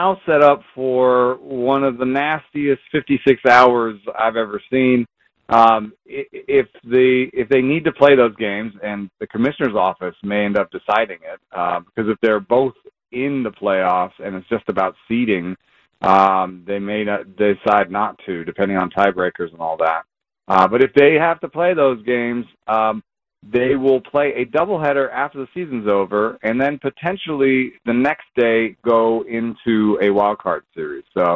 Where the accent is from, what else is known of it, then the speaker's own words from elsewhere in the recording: Jamaica; I grew up in Jamaica a little bit